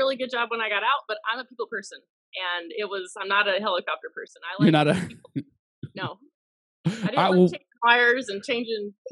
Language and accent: English; Nashville, Tennessee, United States; Well, I grew up around Nashville. I joined the Army.